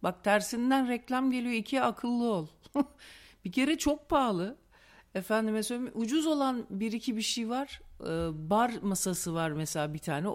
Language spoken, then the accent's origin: Turkish; Trabzon, Turkey; Ben de biliyorsun 10 sene doğma büyüme Trabzonluyum.